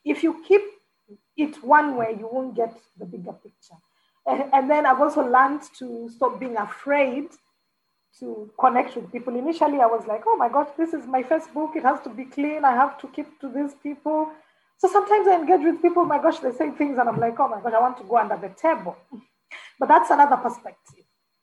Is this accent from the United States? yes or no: no; Kenya; now in Qatar; because I was running from Kenya. I was not interested.